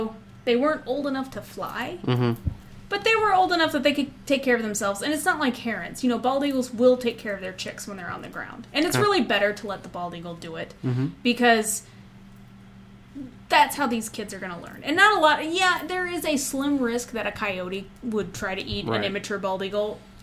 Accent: Indiana, United States; accent: Hoosier; You get the twang that we get over in the Hoosier State. Y'all gonna go to downtown? There's my Hoosier accent coming out.

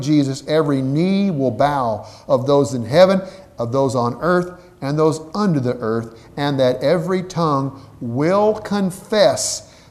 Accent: Salinas, California, United States; Now, if I get my hometown of Salinas, California, 120, 130,000, maybe a step up.

